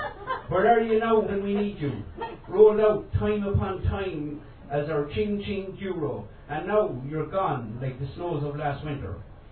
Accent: Connacht, Ireland; I'm not from Cork, so I had to make something up.

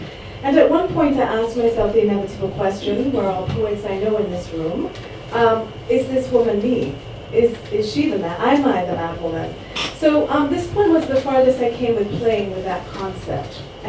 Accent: Jamaica; So I was raised in Jamaica in the 1970s

